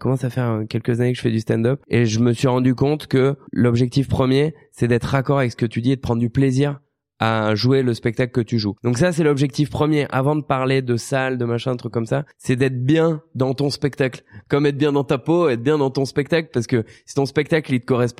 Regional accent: Hauts-de-France, France; C'est vrai que moi, à la base, je suis du Nord.

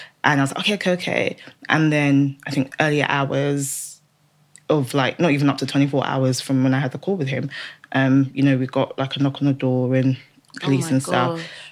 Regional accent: Nigeria; as a Nigerian, everybody's your auntie, everybody's your uncle.

